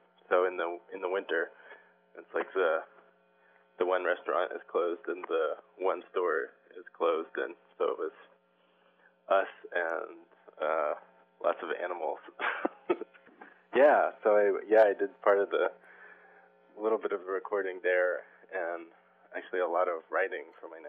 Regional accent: Kentucky, United States; I grew up in Kentucky when I was little, in eastern Kentucky, and then when I was a little older in central Kentucky

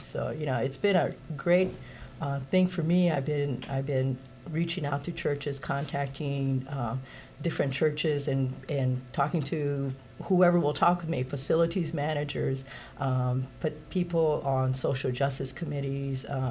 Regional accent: Hawaii, United States; I grew up in Hawaii, where care for the land is such an integral part of my upbringing

